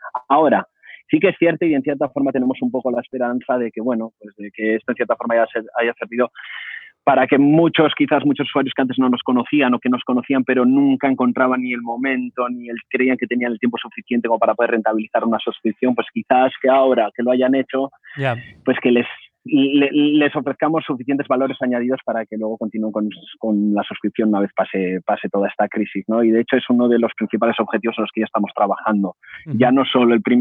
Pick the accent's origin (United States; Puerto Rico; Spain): Spain; Mondragón, Basque Country; moved away as an adult; tengo nombre catalán, pero soy de Arrasate, soy de Mondragón y de hecho hasta los 23 años viví en Arrasate